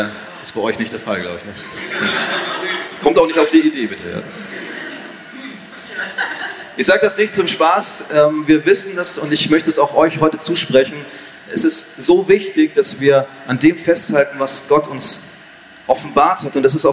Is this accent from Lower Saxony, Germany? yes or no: no; Baden-Württemberg, Germany; Ich bin jetzt wieder in meiner Heimat, das ist in der Nähe von Freiburg